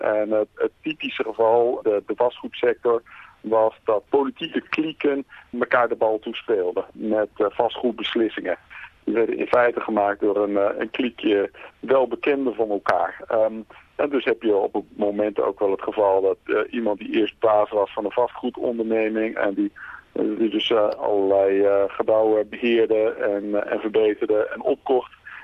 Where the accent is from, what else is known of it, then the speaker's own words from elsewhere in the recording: Netherlands; toen ik als Nederlander in Brisbane zat.